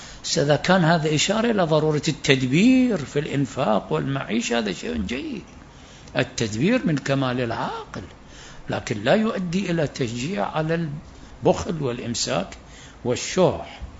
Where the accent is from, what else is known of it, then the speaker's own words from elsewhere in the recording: Iraq; وإحنا تحول عندنا في العراق يمكن الفلس الأحمر ينفع في اليوم